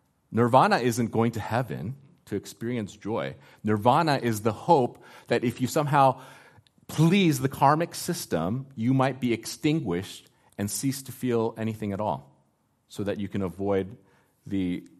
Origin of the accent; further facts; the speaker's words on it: Thailand; also born or lived in South Korea / United States; I was born in Korea and had to adjust cross-culturally to the United States, and then we moved back to Asia and had to readjust back to being in Thailand.